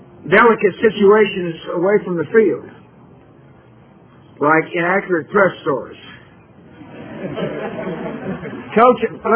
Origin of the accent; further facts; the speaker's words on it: Texas, United States; being raised in Texas and growing up in Texas, I've got a lot of friends in Louisiana.